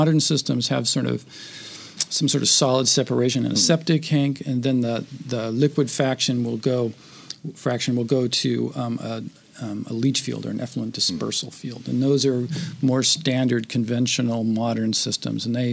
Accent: California, United States; Right. I came from Southern California, so when I came up here to work, half the systems seemed to be cesspools.

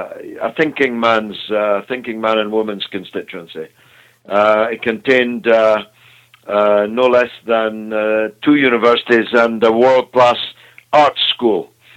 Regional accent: Scotland, United Kingdom; now in London, United Kingdom; as a Scottish MP

